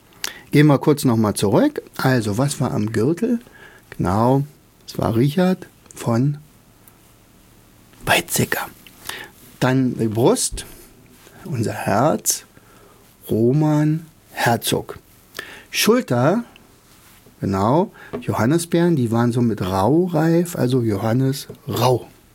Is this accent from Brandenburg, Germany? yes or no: yes; Rauen, Brandenburg, Germany; denn ich komme ja aus Rauen.